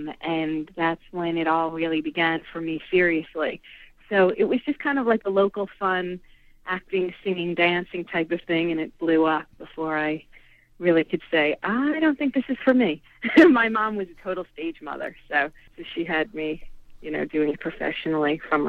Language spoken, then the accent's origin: English; New York, United States; I got started as a kid. I would do like plays and stuff, you know, locally. I'm from New York originally.